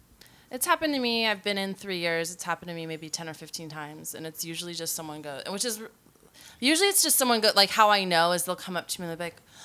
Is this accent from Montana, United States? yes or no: no; New York City, New York, United States; moved away; the big transition was because I came from New York. So I was used to being able to walk everywhere, take a bus everywhere.